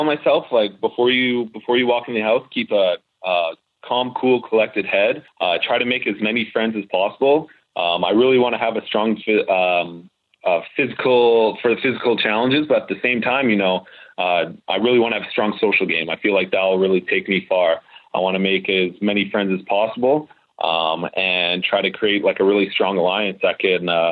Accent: Edmonton, Alberta, Canada; I'm 24 years old. I'm from Edmonton, Alberta. My current occupation is a bartender. I grew up in a small town. It's actually considered a hamlet. It's so small.

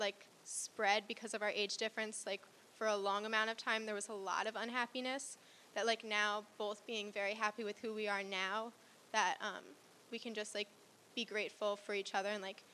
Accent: Yardley, Pennsylvania, United States; I'm from Yardley, Pennsylvania, which is like a little bit further away from Philly.

